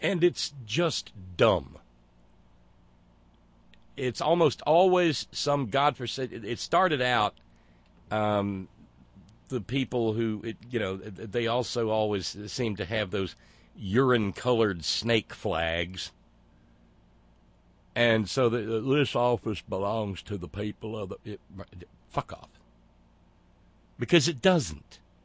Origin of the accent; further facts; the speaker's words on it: Appalachia, United States; I'm from Appalachia, and I am therefore a hillbilly.